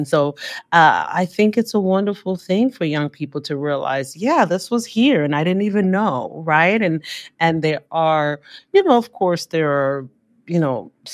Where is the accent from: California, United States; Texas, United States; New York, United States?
New York, United States; And I do think that growing up as a New Yorker, I just wasn't familiar.